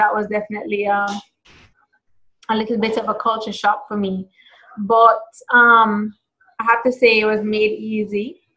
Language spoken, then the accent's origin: English; Trinidad & Tobago; now in United States; I grew up in the Caribbean, so I knew what I was going